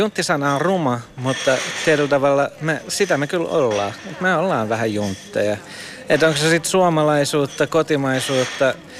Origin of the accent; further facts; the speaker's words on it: Helsinki, Uusimaa, Finland; Mä oon Keski-Hesasta. Joo. Se, että me ollaan helsinkiläisiä tai pääkaupunkiseutulaisia, niin se ei se tee meistä yhtään sen vähempää suomalaisia.